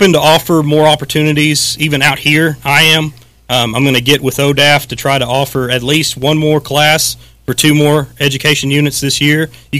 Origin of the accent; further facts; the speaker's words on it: Oklahoma, United States; Yeah, so originally, I say I'm from this area, went to school in Hobart. My family ranches south of Sayre.